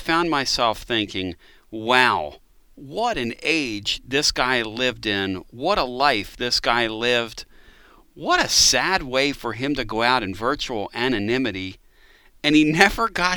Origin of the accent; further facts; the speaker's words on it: Pennsylvania, United States; I'm from Pennsylvania, okay, so we would have called it upstate Pennsylvania